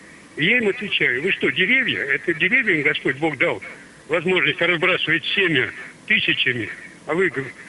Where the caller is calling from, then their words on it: Vladimir Oblast, Russia; Я звоню из Владимирской епархии, скажем так.